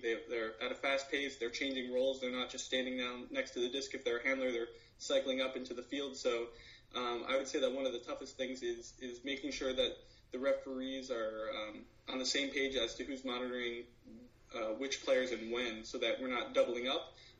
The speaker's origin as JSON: {"language": "English", "region": "New Jersey", "country": "United States", "said": "I'm personally from New Jersey."}